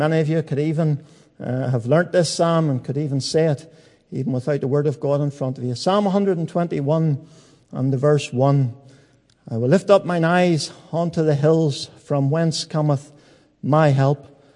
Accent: Newtownards, Northern Ireland, United Kingdom; born there; I was born in Newton Ards and was the youngest of three. I had two older sisters and lived on a farm.

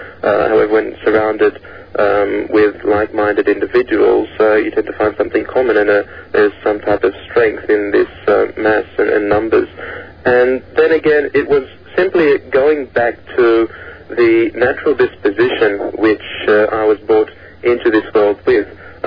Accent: Sydney, New South Wales, Australia; Went to school here in southwestern Sydney and completed a bachelor's degree in business here.

